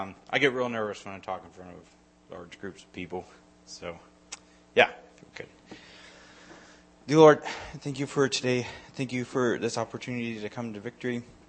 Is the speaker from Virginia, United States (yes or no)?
yes; Madison County, Virginia, United States; So I grew up in Virginia, about 2 hours north of here in Madison County, Virginia.